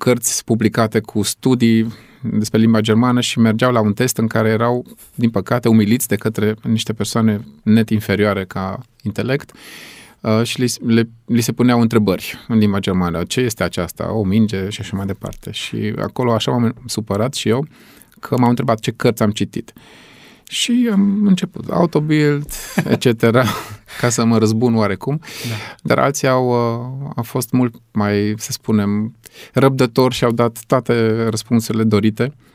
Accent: Brașov, Brașov County, Romania; sunt un brașovean, adică sunt îndrăgostit de orașul natal, de regiune, și trăiesc aici în biotopul meu

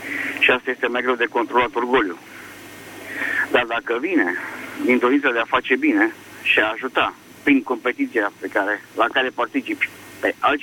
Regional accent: Bucharest, Romania; și sunt din București.

